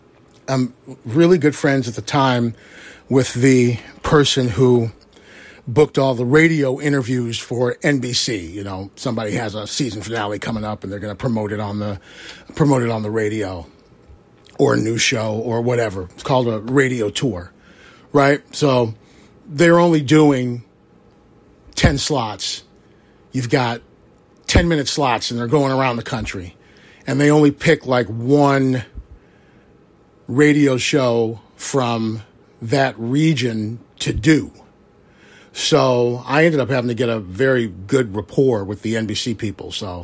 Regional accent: Chicago, Illinois, United States; I'm from Chicago. I've been in radio, a podcast host, and I'm a huge foodie as well.

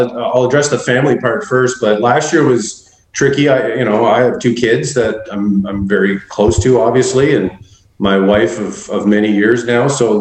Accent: Chelsea, Quebec, Canada; moved away as an adult; it's in Chelsea, Quebec, which is just 20 minutes north of Ottawa. So that's okay. where that's right. where I was born and raised until I was about 20 when I left

